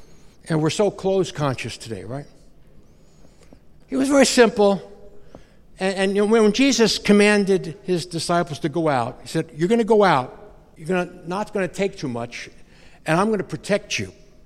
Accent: Short Hills, New Jersey, United States; I did not grow up in riches, okay? I'm from Short Hills, New Jersey. Look it up, richest town in the USA.

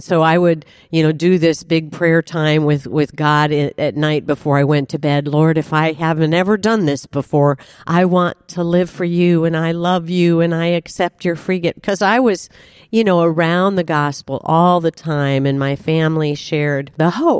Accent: Wheaton, Illinois, United States; Well, I grew up in the Chicago area. My family was from Wheaton, Illinois, and my dad had been a professor at Wheaton College.

